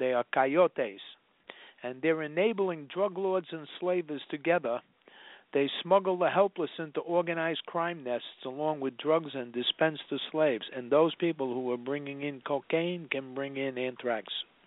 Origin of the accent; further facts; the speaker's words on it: United States; I don't think it's because I'm white. I think it's because I'm American.